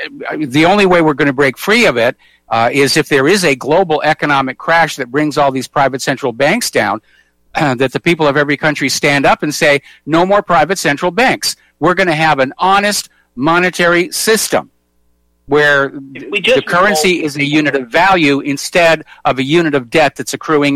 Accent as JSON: {"language": "English", "country": "United States", "tie": "born there", "said": "But there's a part of me that says I was born in the United States."}